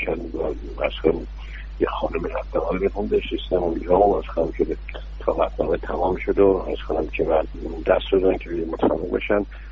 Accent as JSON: {"language": "Persian", "country": "Iran", "said": "به عنوان یک ایرانی، به عنوان یک معلم"}